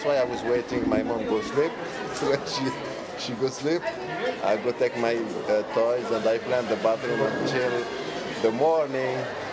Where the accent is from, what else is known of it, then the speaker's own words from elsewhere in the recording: Paris, Île-de-France, France; English is a second language; Oh, me, I'm French, from Paris.